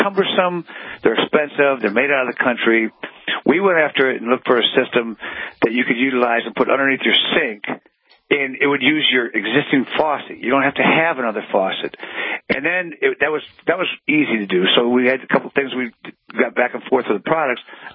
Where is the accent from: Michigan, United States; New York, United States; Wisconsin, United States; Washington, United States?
Michigan, United States; I'm from Michigan, so back 35 years ago, I had an opportunity to go to work at Ford Motor, like many people ever did, or work at a water purification company.